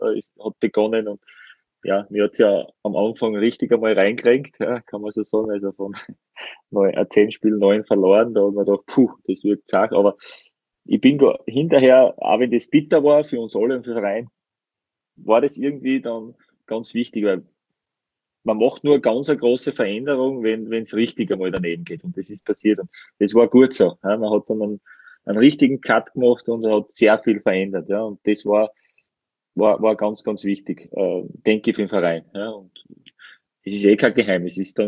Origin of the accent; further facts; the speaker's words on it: Styria, Austria; Also ich bin ja Steirer, ich habe nicht weit haben dann auch zu mir und das passt da wirklich sehr, sehr gut.